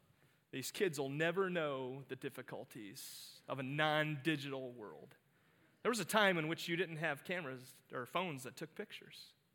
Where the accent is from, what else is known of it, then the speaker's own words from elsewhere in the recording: Cleveland, Ohio, United States; I know most of you know that I grew up in Cleveland, Ohio, and so I'm an avid Cleveland sports fan.